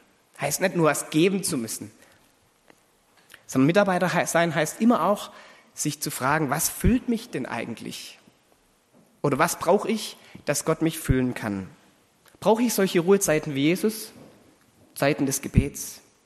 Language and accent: German; Baden-Württemberg, Germany; In der Nähe von meinem Heimatort, da gibt es ein schönes Kloster